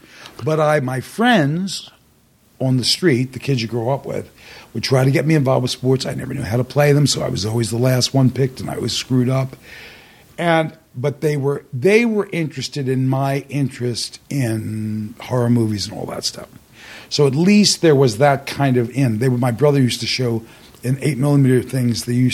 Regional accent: Philadelphia, Pennsylvania, United States; I grew up in Southwest Philly. It was not South Philly, but we had little tones of South Philly. And we weren't West Philly, which was way too street, but we're right in between.

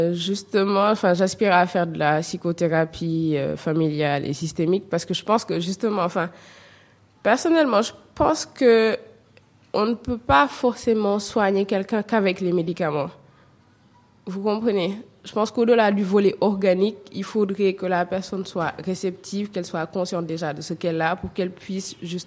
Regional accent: Saly, Thiès, Senegal; je suis pas de Dakar, je suis de Sali

